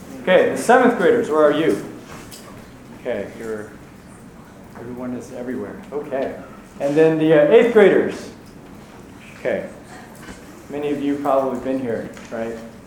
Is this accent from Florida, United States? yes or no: no; Edison, New Jersey, United States; now in Piscataway, United States; And I am from New Jersey. I live in Piscataway. I grew up in New Jersey. I grew up in Edison. And then I was in the church in Franklin. With the exception of 2 years, and still there in New Jersey.